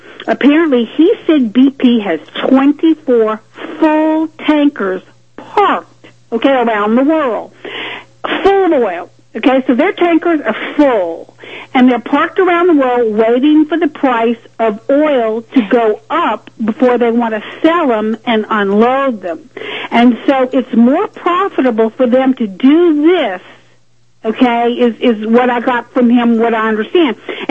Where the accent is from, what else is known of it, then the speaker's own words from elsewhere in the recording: Louisiana, United States; I'm from South Louisiana